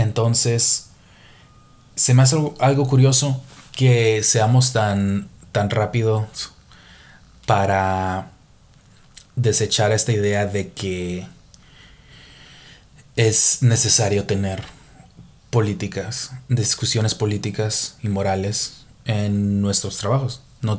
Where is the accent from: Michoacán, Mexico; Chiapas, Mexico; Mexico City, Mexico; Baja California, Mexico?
Baja California, Mexico; Tijuana; now in San Francisco, United States; Yo soy de Tijuana, como lo he mencionado antes, y yo crecí en México. Ahora tengo la fortuna y la maldición de vivir aquí en Estados Unidos, en la Bahía de San Francisco, en el corazón de Silicon Valley